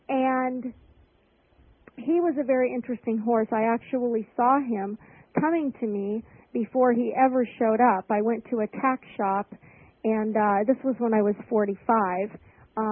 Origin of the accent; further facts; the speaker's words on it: California, United States; I grew up in Southern California, and I didn't have any opportunities to be around horses